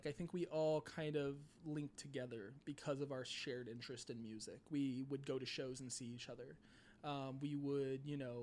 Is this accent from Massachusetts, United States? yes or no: no; Phoenix, Arizona, United States; also born or lived in Tucson; I was, yeah. I born and raised in Phoenix. I lived in Tucson for a couple of years, but I've spent all of my 30 years of existence in the state of Arizona, and 28 of which specifically in Phoenix, West Phoenix.